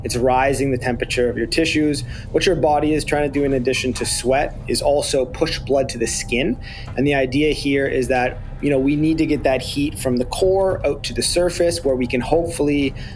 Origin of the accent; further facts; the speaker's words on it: Canada; I'm Canadian